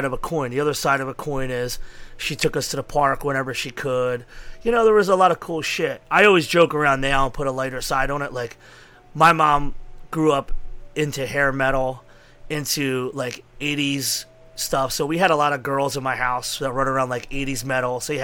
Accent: Philadelphia, Pennsylvania, United States; I was born in Fishtown, lived in Kensington until my mom and dad split, and then basically I had family who lived in Kensington. I lived in Frankfurt

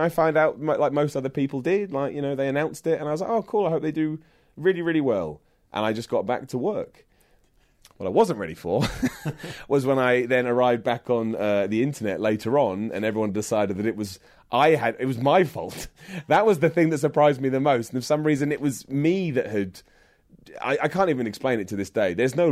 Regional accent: Luton, East of England, United Kingdom; I'm from London. I'm from Luton, but it's like 10 minutes away from London.

